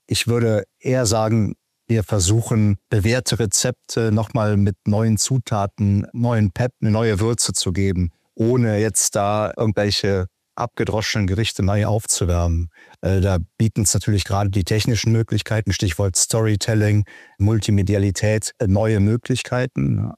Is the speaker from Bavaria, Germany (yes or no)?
no; Bonn, North Rhine-Westphalia, Germany; Zu meiner persönlichen Perspektive kann ich sagen, dass wir bei Bonn auch ganz nebenbei über meine Heimatstadt sprechen.